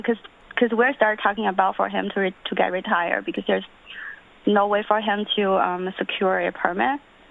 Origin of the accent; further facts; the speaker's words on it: Tibet, China; So my dad, we are originally from Tibet. So when I just came here, he started selling pictures and photos on the street to support our family.